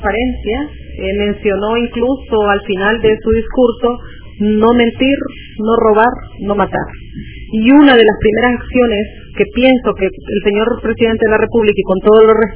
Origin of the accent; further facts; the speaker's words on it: Honduras; el bienestar del Estado y de todos como hondureños